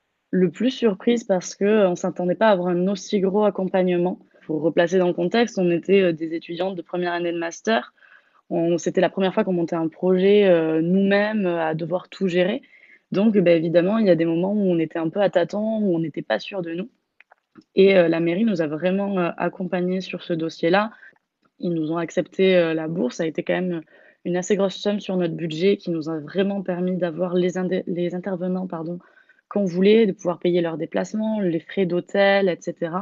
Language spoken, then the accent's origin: French; South-West France, France; now in Brest, France; je viens du sud-ouest de la France et je suis montée sur Brest pour faire mon master à l'Université occidentale de Bretagne